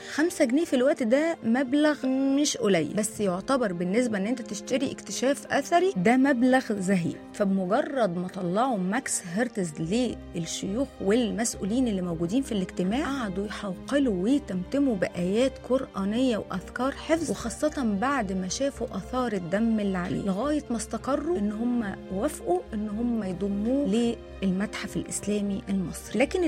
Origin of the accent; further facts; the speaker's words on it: Egypt; فإيه قصة القميص اللي موجود عندنا في مصر؟